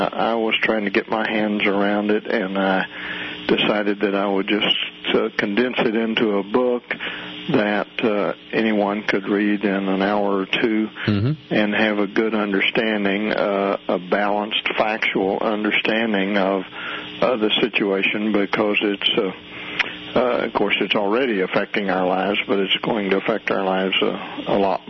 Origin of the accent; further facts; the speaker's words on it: Midland, Texas, United States; I grew up in Midland, Texas, and I've roughnecked on a drilling rig